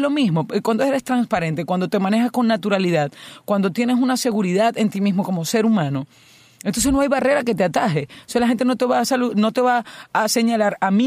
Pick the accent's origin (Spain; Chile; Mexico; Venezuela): Venezuela; en mi país Venezuela también